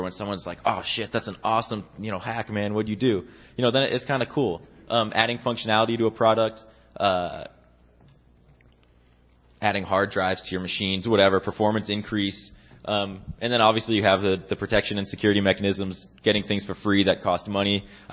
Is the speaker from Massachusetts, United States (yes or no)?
yes; Boston, Massachusetts, United States; now in San Diego, United States; I am originally from Boston